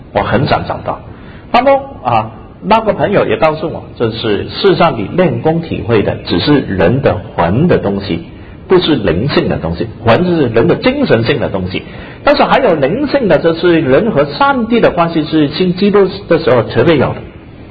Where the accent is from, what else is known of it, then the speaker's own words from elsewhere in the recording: China; 因为我觉得还是很难信基督教的，说洋教，我是中国人的，还是总是很多隔阂